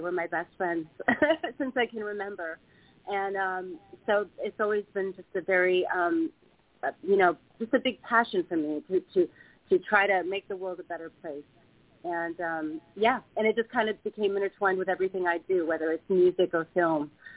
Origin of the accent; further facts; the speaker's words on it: Midwest, United States; I was, you know, my mom was a theater director, and I grew up in the Midwest.